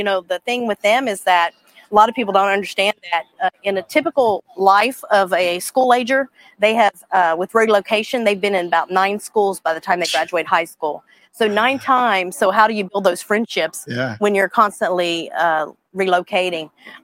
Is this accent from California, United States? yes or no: yes; San Diego, California, United States; I joined the Navy team in 2014, and I've been here ever since, and back in my hometown of San Diego.